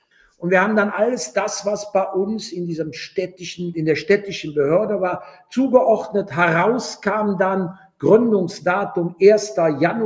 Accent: Rhineland, Germany; accent: Rhenish; Aber als Wessi und als Rheinländer, das hört man ja auch an der Stimme

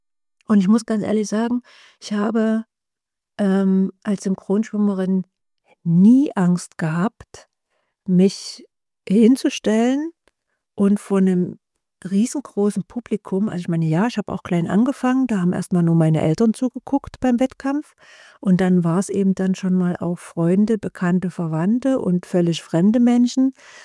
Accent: Saxony, Germany; accent: Saxon; Und ich höre ja meinen Dialekt sofort und ich denke immer, den hört auch jeder andere und niemand mag sächsisch.

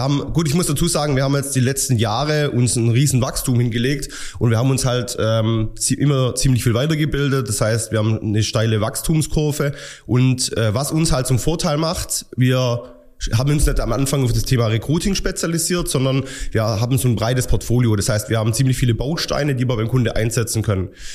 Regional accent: Schwäbisch Hall, Baden-Württemberg, Germany; wir kommen aus Schwäbisch Hall

